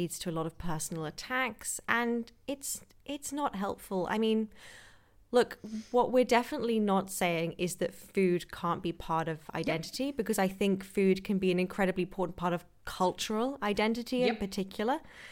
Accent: United Kingdom; And I'm British, I can say that, okay? I have a British passport, I can say that.

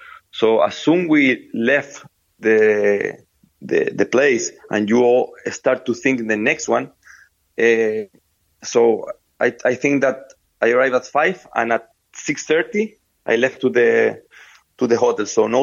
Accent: Viña del Mar, Valparaíso, Chile; English is a second language; I born in Viña del Mar, a small city. I come from Chile.

